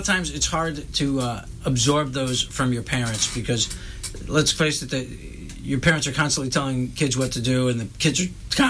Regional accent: New York City, New York, United States; And growing up in New York City, it was a way for us to go camping.

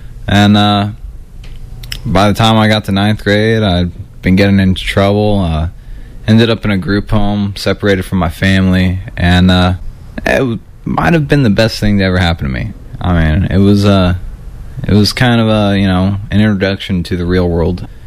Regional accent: California, United States; born there; I was born here in California.

